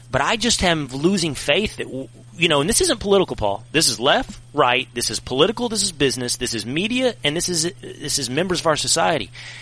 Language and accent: English; Texas, United States; growing up in Texas, being a big college football friend, bunkered up in Tennessee right now with friends scattered all across the South